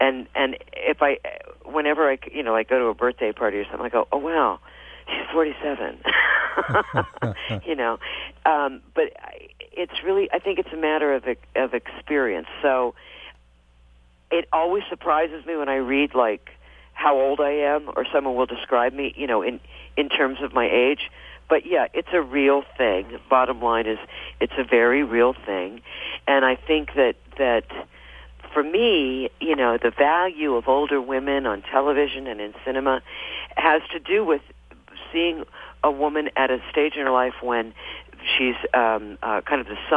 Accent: Midwest, United States; I was brought up in the Midwest

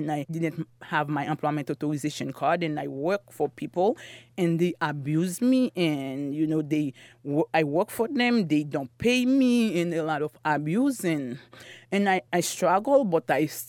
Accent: Haiti; now in United States; back home in Haiti, I'm from Haiti

